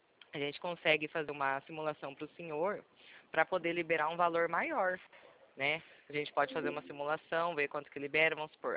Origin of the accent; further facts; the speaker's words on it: Pirassununga, São Paulo, Brazil; Nós somos do interior de São Paulo, Pirassununga.